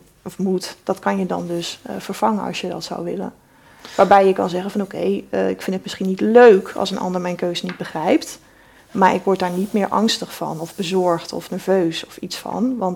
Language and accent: Dutch; Zwolle, Overijssel, Netherlands; born there; Nee, ik ben in Zwolle geboren.